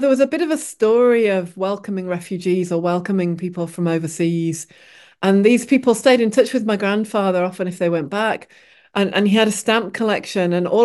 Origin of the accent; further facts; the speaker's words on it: Sheffield, Yorkshire and the Humber, United Kingdom; I'm a Yorkshire lass. I grew up in Yorkshire, in Sheffield. And I grew up there during the time when the steelworks were closing and the mines were closing